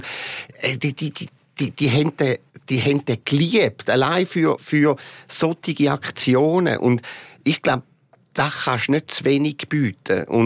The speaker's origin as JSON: {"language": "German", "region": "Appenzell", "country": "Switzerland", "said": "man hört es eben von meinem Dialekt, ich habe meine Wurzeln im Appenzellerland und habe noch Freunde dort."}